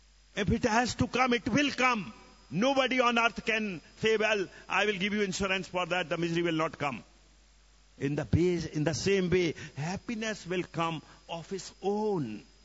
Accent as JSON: {"language": "English", "region": "Hindi belt", "country": "India", "second_language": "English", "said": "I'm from Hindi speaking area, so you know, I know Hindi word better."}